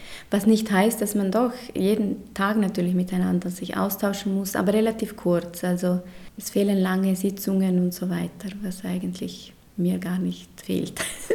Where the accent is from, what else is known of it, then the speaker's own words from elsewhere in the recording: Liechtenstein; Ich bin Liechtensteinerin und Italienerin.